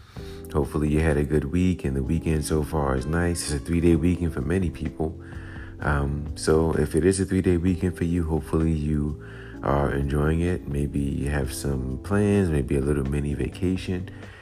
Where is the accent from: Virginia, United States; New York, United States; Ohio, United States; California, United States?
New York, United States; And since I'm from New York and I live in New York, I've been, you know, mainly looking in New York.